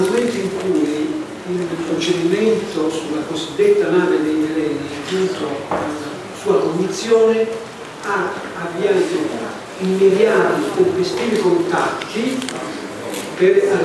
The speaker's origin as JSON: {"language": "Italian", "region": "Calabria", "country": "Italy", "said": "io sono calabrese e sono tornato in Calabria perché amo la Calabria dalla prima sera dove io mi trovavo fuori dalla Calabria."}